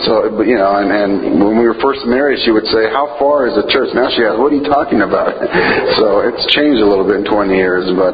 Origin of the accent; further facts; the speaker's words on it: Georgia, United States; Where are you from? Georgia. What do you do there? I'm a pastor.